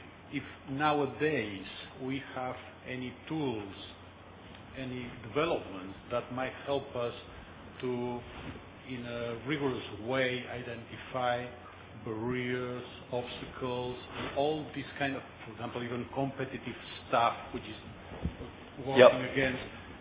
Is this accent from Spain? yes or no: yes; Barcelona, Catalonia, Spain; English is a second language; Looks very nice to me since I come from Barcelona, Spain.